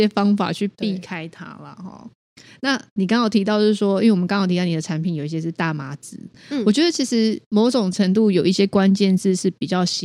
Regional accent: Taiwan; 我们台湾人大家还是比较稍微保守

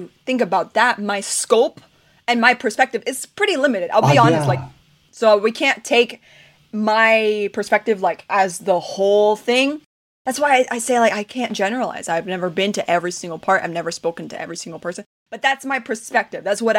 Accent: Texas, United States; And then people get so confused when I tell them that I'm from Texas, because here's the third stereotype, is that every Texan has a Texan accent.

